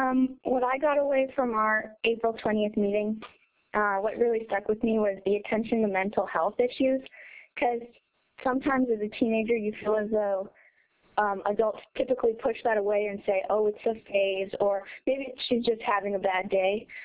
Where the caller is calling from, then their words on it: Juneau, Alaska, United States; I'm calling from Juneau.